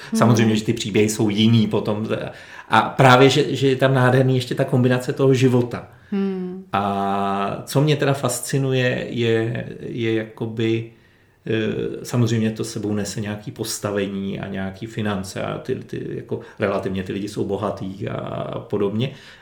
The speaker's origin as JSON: {"language": "Czech", "town": "Česká Lípa", "region": "Liberec Region", "country": "Czechia", "tie": "born or raised there", "lives_now": "Krásná Lípa, Czechia", "said": "já jsem rodák z České Lípy a já tvrdím, že tam je nádherně teplo."}